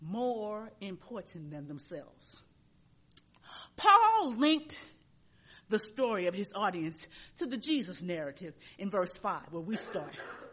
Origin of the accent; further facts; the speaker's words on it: East St. Louis, Illinois, United States; I'm a Midwesterner. I was born and raised in St. Louis. I grew up in East St. Louis, Illinois, went to college in Illinois